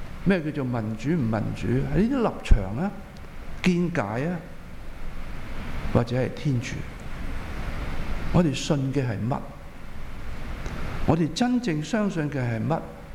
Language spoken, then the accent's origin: Cantonese; Hong Kong; 我们香港人、中国人以至世界上其他的人类同胞